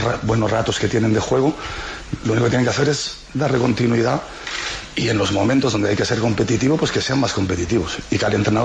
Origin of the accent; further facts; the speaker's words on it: Spain; now in Tenerife, Spain; Yo no voy a decir que soy un canario más, porque yo sería género idiota, porque soy un peninsular, un godo, en ese sentido.